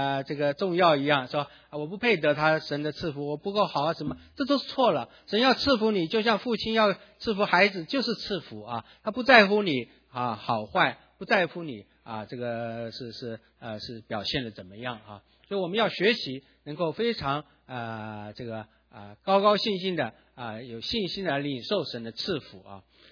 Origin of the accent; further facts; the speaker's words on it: Taiwan; 因为我们来自台湾，对台湾的教会历史啊比较有点认识吧。